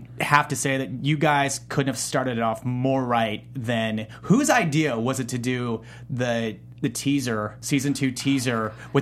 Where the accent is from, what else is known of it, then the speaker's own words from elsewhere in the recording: Nebraska, United States; Because I grew up in Midwest Nebraska and you don't see too many Korean people in Midwest white Nebraska.